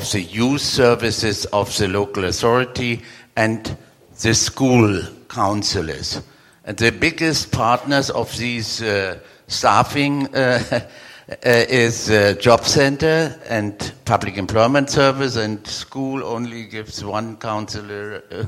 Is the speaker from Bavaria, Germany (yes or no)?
no; Berlin, Germany; English is a second language; from Berlin, Germany.